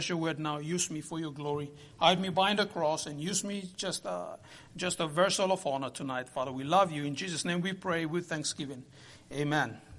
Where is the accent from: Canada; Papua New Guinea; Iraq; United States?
Papua New Guinea; But yes, I'm from Papua New Guinea.